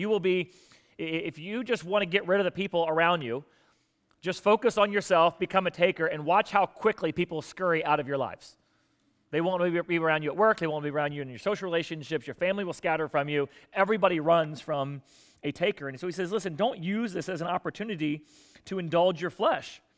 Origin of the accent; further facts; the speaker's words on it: Florida, United States; My church was I grew up in South Florida. Okay, to see anything other than that which looks like South Florida, you have to get out of the state of Florida, which takes us 6 hours.